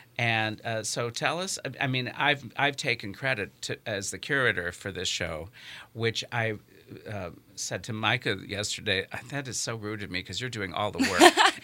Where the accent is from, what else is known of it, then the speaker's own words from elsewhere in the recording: Gary, Indiana, United States; Such as an example, my family's church when I was growing up in Gary, City Methodist Church.